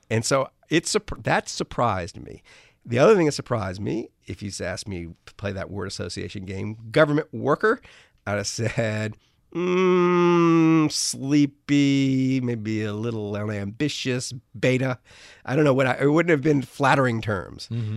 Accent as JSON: {"language": "English", "town": "New Orleans", "region": "Louisiana", "country": "United States", "tie": "born or raised there", "said": "I grew up in New Orleans. So, you know, hurricanes when I was a kid, used to like come out of nowhere"}